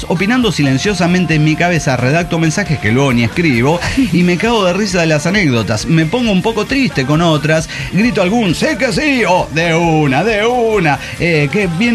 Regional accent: Ecuador; now in Mexico; Llamado así en Ecuador, mi tierra

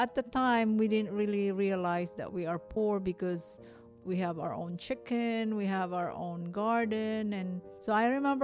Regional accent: Philippines; born there; English is a second language; I was born in the Philippines. We're 7 of us, 3 brothers and 4 sisters.

